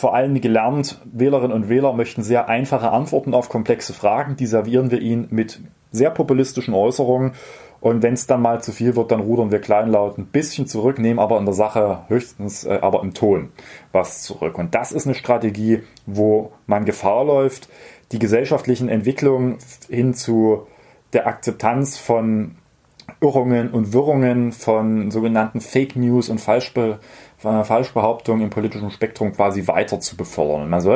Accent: Saarland, Germany; mir als Saarländerin muss ja keiner erklären, wie wichtig Schengen ist

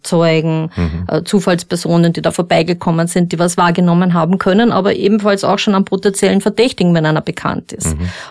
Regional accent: Upper Austria, Austria; Also ich komme aus Oberösterreich

